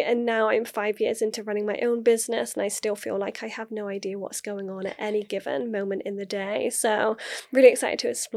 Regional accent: Gloucester, South West England, United Kingdom; So 21, head to university in my hometown back in Gloucester.

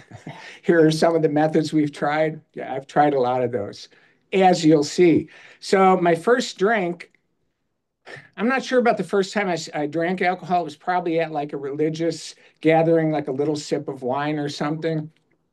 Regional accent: Chicago, Illinois, United States; I grew up in Chicago and Southside Chicago.

